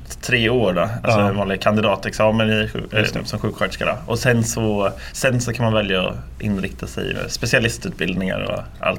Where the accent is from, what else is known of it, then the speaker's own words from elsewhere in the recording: Lidköping, Västra Götaland County, Sweden; now in Uppsala, Sweden; Jag är inte från Uppsala. Jag studerade där numera. Men är från början från Lidköping och inte Linköping utan Lidköping.